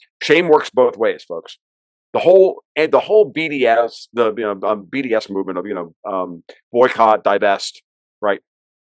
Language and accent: English; Gainesville, Florida, United States; the killing spree in Gainesville, Florida, my hometown. I was living in Gainesville at the time. I lived north of Gainesville now.